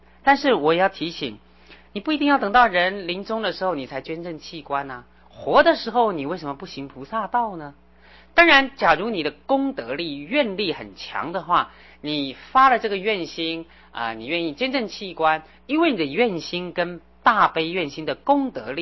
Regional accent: China; 接下来西藏还有一个习惯，我们中国人比较少看到的，就是挂五色旗

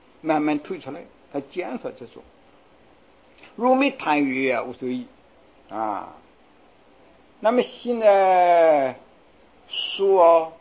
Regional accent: China; 我们中国人啊，不但是神性贪哦

